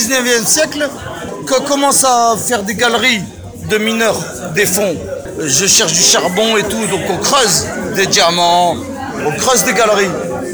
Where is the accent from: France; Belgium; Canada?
France; Hauts-de-France; Je suis ch'ti, moi